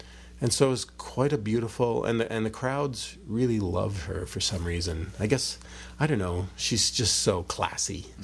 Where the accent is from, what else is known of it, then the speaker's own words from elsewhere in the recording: Quebec, Canada; accent: Quebecois; But it's just a setup, because if I were bilingual, then they'd just make fun of my Quebecois accent anyway.